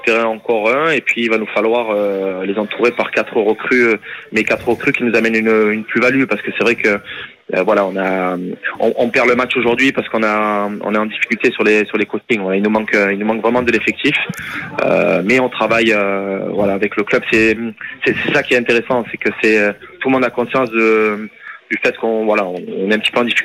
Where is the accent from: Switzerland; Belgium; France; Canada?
Belgium; Je suis belge.